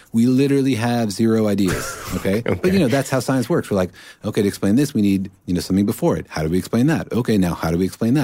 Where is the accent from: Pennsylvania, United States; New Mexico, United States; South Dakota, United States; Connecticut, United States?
New Mexico, United States; Los Alamos; Because I grew up in Los Alamos, so I know a lot about like the nuclear infrastructure and all this kind of stuff.